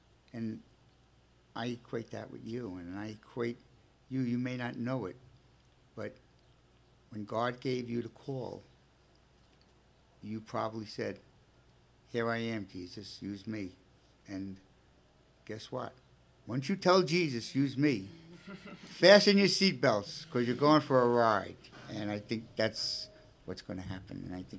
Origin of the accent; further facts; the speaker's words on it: Brooklyn, New York, United States; accent: Brooklyn; I know I can't replace you, but, you know, forgive my Brooklyn accent, okay?